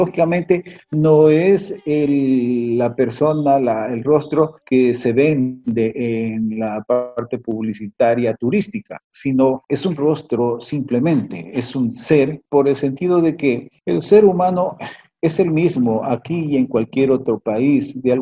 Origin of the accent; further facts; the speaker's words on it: Puerto del Carmen de Putumayo, Putumayo, Colombia; born there; en el lugar sobre todo donde yo nací, que es en un lugar que se llama Puerto del Carmen de Putumayo. Exactamente, nací en un islote que queda entre los ríos Putumayo y San Miguel, en la confluencia de estos dos ríos.